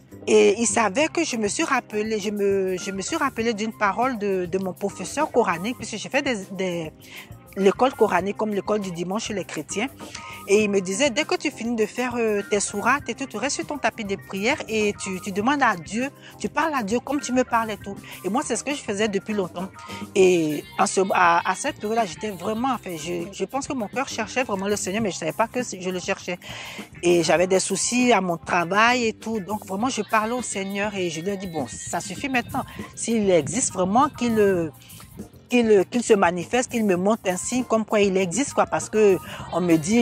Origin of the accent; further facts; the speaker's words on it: Côte d’Ivoire; je suis originaire de la Côte d'Ivoire. J'étais musulmane, je viens d'une famille musulmane pratiquante et j'ai rencontré le Seigneur en 2008, je me suis fait baptiser en fait.